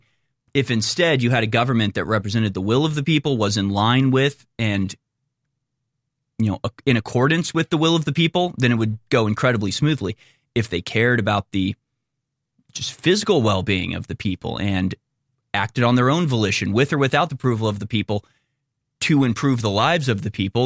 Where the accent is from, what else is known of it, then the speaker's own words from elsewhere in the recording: United States; I'm too American to ever co-sign the idea of royalty or royal blood